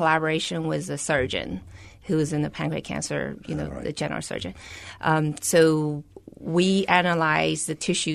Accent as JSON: {"language": "English", "country": "China", "second_language": "English", "moved": "as an adult", "said": "Yes. I came from China. I'm an immigrant, right?"}